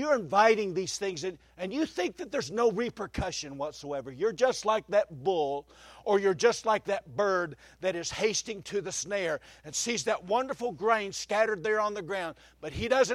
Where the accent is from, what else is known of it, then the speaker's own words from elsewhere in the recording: Oklahoma, United States; So I got the bright idea. I'm from Oklahoma. Let's raise our own beef.